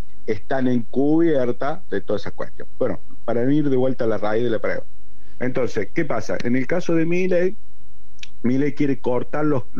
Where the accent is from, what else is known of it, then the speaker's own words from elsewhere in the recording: Córdoba, Argentina; Yo soy de Córdoba. Te hablo de provincia de Córdoba.